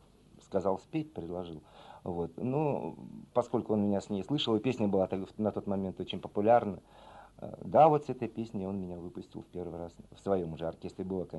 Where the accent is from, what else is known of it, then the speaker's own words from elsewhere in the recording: Rybinsk, Yaroslavl Oblast, Russia; born there; Я родился в Рыбинске, слава тебе, Господи. Вот. И вернулся сюда, и вернусь обязательно сюда.